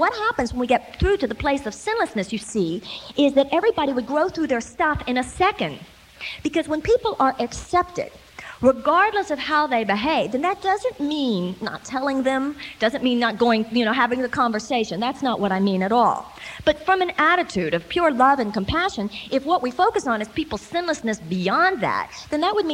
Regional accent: the South, United States; But you see, I come from the South, so I've seen how this really works, you see.

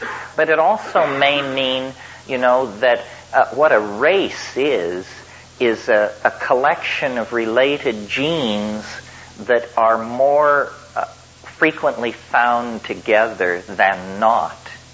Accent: Colorado, United States; I grew up in Colorado where everything was white bread culture.

